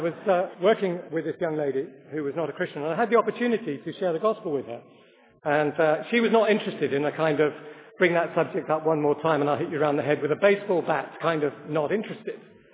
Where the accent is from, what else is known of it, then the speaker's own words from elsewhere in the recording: Scotland, United Kingdom; but I'm Scottish and Jewish